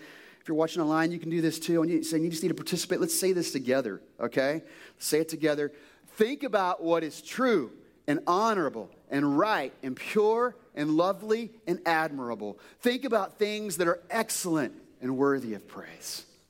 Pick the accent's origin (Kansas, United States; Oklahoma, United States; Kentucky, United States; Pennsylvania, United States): Kentucky, United States; accent: Kentucky; also born or lived in West Virginia; the school in West Virginia, my eighth grade English West Virginia teacher liked to make fun of my Kentucky accent.